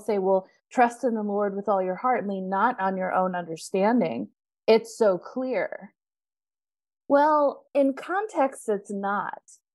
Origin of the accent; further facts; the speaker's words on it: Los Angeles, California, United States; No, I grew up in Los Angeles, actually, from LA, and, went to high school, college, and all the things down there, and then went to grad school in the Bay.